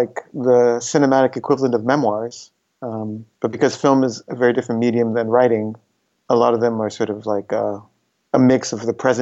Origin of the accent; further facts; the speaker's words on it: Washington, District of Columbia, United States; born there; And the reason I was born in Washington, D.C. was because my father went there because of his second cousin, who was the ambassador.